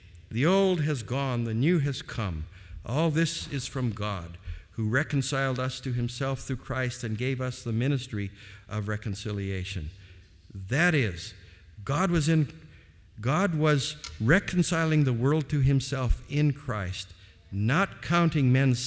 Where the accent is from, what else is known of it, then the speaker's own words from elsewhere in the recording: Malawi; When I was a child growing up in Malawi, the nation was passing through a transition from colonial government to independence.